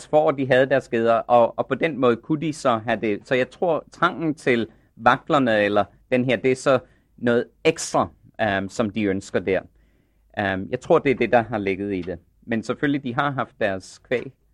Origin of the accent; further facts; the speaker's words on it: Australia; Ja, jeg er selv australier